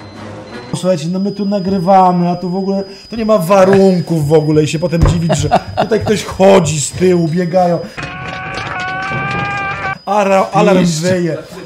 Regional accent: Silesian Voivodeship, Poland; Na mnie się mówi medalik. Jestem z Częstochowskiego.

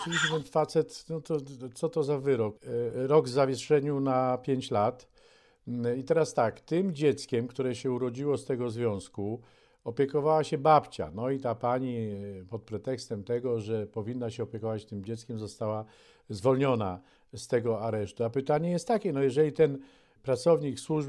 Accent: Sztum, Pomeranian Voivodeship, Poland; Oczywiście ja ze Sztumu od urodzenia codziennie widziałem więzienie, kiedyś nazywane centralnym więzieniem.

